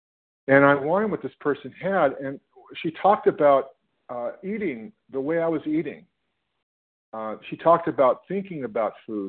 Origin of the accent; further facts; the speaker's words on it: California, United States; I'm from California, and just wanted to say hello to my brothers and sisters in this call.